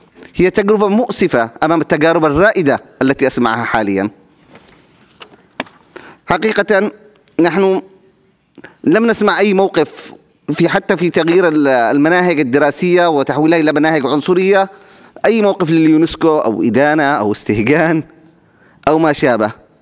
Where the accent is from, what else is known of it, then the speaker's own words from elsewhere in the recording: Yemen; تمكنت تلك الدولة أيضا من زرع فتنة مذهبية في بلادي اليمن